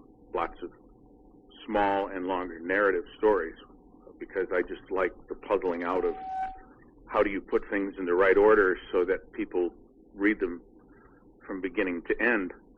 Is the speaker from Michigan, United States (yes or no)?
yes; Detroit, Michigan, United States; now in Chicago, United States; No, I'm a Detroit Tigers fan. I'm from Detroit. I live in the Cubs neighborhood